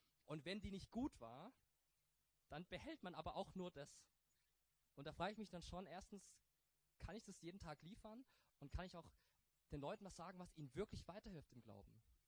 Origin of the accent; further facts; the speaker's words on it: Baden-Württemberg, Germany; Württemberg ist ja schön, sag ich als Badener, Württemberg ist ja schön